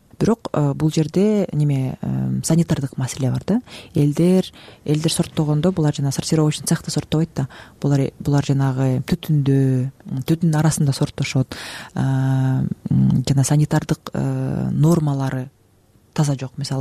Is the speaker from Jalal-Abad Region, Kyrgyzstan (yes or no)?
no; Talas, Talas Region, Kyrgyzstan; also born or lived in Bishkek / Zurich; Ошондо мен мындай Бишкекте жүрүп, анан Цюрихте жашап, Таласка барам, өзүм Таластан болом.